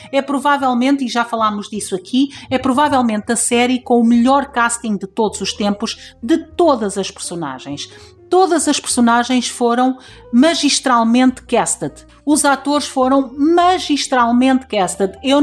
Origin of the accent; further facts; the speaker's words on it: Portugal; não gostaria que me dissessem que eu sou espanhol ou coisa do género. Não tenho nada contra os espanhóis, mas sou portuguesa.